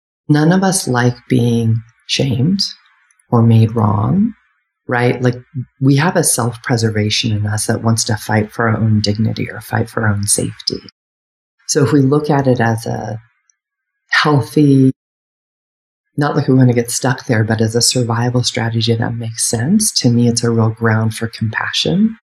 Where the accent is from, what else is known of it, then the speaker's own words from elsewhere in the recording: United States; I'm white, a woman. I grew up in the United States. And I grew up working class.